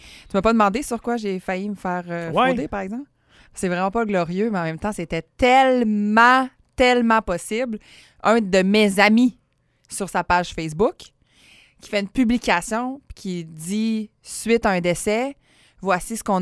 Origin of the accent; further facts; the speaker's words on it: Quebec, Canada; on vient de la côte de Beaupré